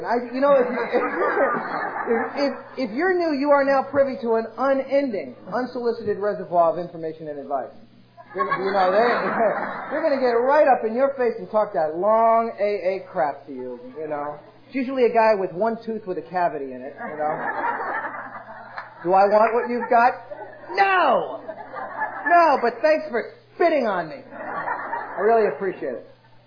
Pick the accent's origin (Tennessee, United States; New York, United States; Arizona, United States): New York, United States; New York City; born there; I was born in New York, city in the Bronx.